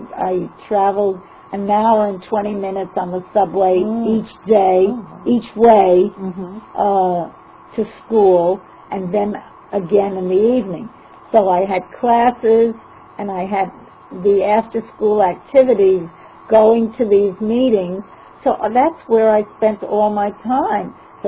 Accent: New York, United States; it was the first time in my life that I was away from New York, where there are so many Jews that you feel like you're part of the majority

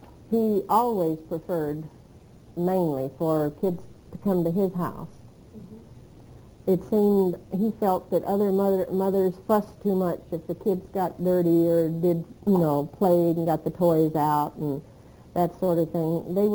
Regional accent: Texas, United States; I was raised different in Texas.

